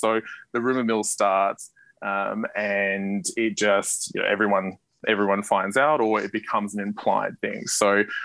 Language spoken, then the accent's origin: English; Childers, Queensland, Australia; So I actually grew up in the little country town of Childers, which is about 3.5 hours north of Brisbane.